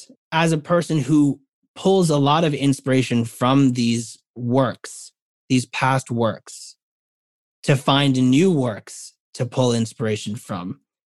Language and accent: English; New York, United States; this incredible cast of humanity that as a New Yorker, I am confronted with every day.